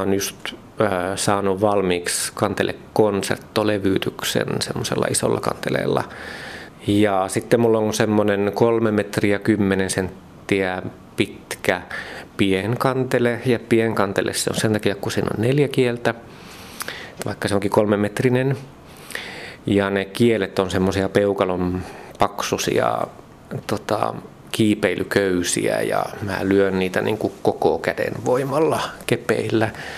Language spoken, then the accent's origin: Finnish; Mikkeli, South Savo, Finland; Kun mä oon Mikkelistä Savosta kotoisin